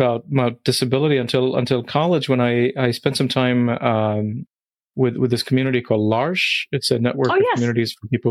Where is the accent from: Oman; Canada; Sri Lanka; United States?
Oman; You know, I grew up in the Middle East. I grew up in mostly in Oman